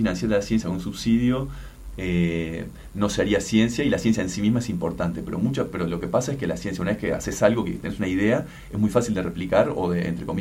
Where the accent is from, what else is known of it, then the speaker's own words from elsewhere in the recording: Uruguay; a mí me importa como uruguayo